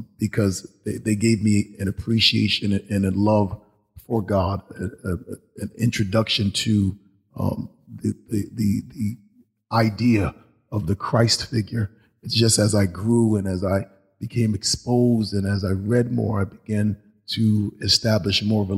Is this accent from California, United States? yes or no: no; Hartford, Connecticut, United States; I grew up in Hartford. I was born at Mount Sinai Hospital, right on Blue Hills Avenue, and I grew up on Thomaston Street